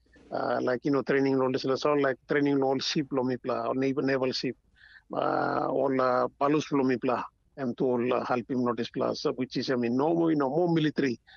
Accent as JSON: {"language": "English", "country": "Papua New Guinea", "said": "I'm from Papua New Guinea."}